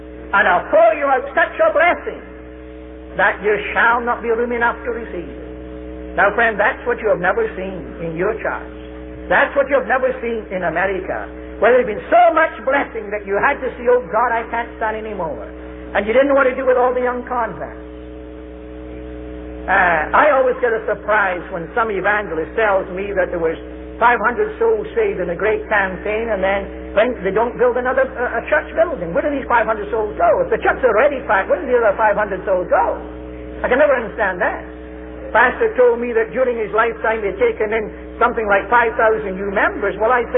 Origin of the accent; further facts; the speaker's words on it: Scotland, United Kingdom; I'm a Scotsman, brought up a Calvinist of the Calvinists.